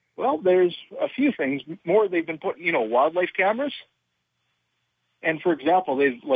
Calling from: Canada; Hey, Brian … calling from Canada.

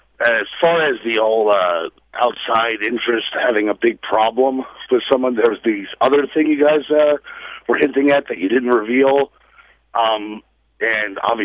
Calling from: Colorado, United States; from Colorado.

